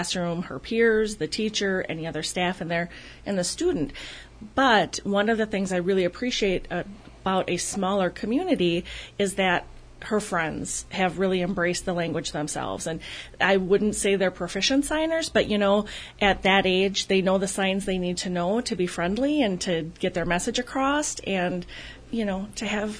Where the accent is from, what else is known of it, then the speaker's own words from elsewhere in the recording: Abbotsford, United States; I grew up in Abbotsford, proudly the class of 1991.